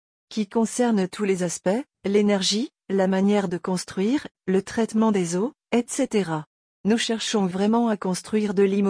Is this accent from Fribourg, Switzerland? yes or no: yes; Rue, Fribourg, Switzerland; now in Geneva, Switzerland; Je suis fribourgeoise, née dans la commune de Rue